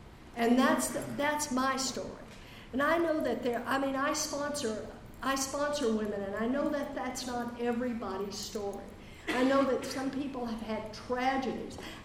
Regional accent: Texas, United States; I grew up in Texas, but we, you know, this is the South too.

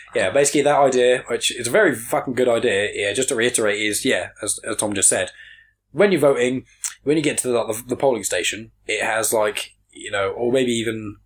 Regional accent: United Kingdom; I'm British. I don't need to know about the amendments

